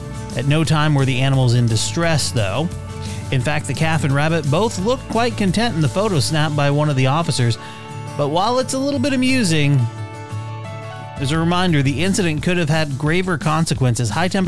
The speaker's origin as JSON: {"language": "English", "region": "Vermont", "country": "United States", "tie": "born or raised there", "said": "Let's go back to my home state of Vermont."}